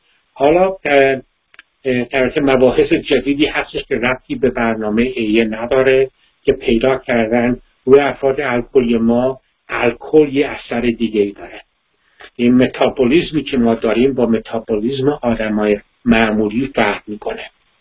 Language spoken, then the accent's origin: Persian; Iran; moved away as an adult; وقتی من 22 سالم بود که از ایران اومدم بیرون، اینجا هم توی شهر ما فارسی زبون نیستش،